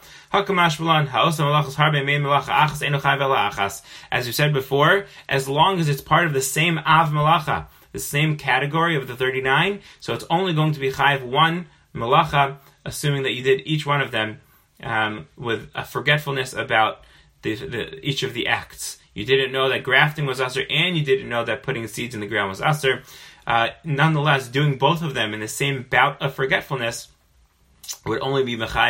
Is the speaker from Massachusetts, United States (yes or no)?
no; Kansas, United States; I am from Kansas, but I did not have a farm, believe it or not.